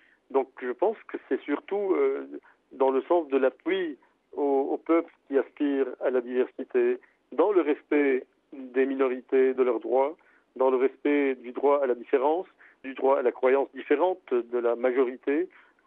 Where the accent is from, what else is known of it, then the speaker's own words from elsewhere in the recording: Lebanon; je pense que nous y tenons en tant que Libanais